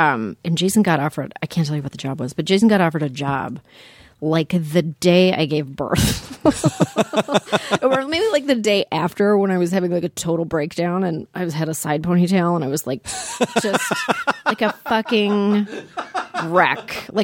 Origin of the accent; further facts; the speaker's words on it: Canada; now in United States; We're also American, don't you know? We did get our citizenship.